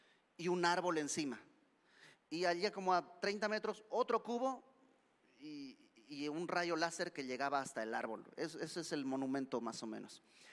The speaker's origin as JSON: {"language": "Spanish", "town": "Santa Cruz de la Sierra", "region": "Santa Cruz", "country": "Bolivia", "tie": "born or raised there", "said": "en el pueblo donde yo crecí, en Santa Cruz"}